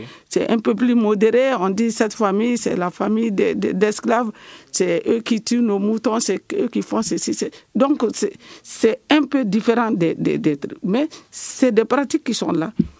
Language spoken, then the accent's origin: French; Mali; ce qu'on est en train de subir en tant que malienne.